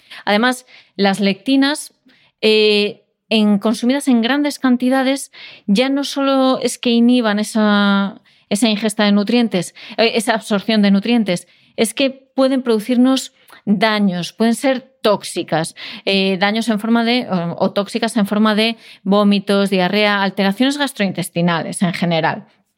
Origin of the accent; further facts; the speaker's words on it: Castile and León, Spain; tú como asturiana, yo como leonesa, tenemos ahí ese vínculo con este tipo de alimentos